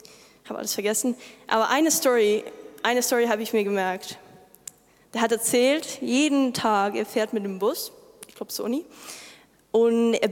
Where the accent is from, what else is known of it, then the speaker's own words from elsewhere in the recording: Vilnius, Vilnius County, Lithuania; German is a second language; now in Ulm, Germany; Ich komme aus Litauen. Wer weiß, wo Litauen ist? Bitte, komm. Ja, perfekt. Ich komme von der Hauptstadt Vilnius.